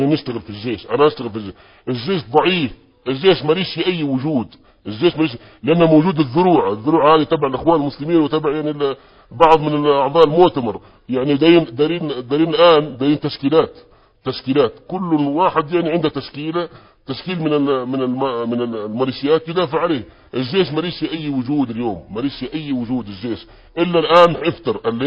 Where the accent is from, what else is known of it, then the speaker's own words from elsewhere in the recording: Libya; طبعا احنا ليبيين ونعرف الليبيين ونعرف العائلات الليبية والمناطق